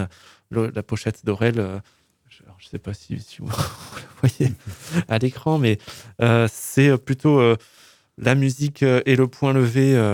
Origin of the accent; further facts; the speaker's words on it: Montpellier, Occitanie, France; Non, moi je parle pas occitan, bien que j'ai grandi à Montpellier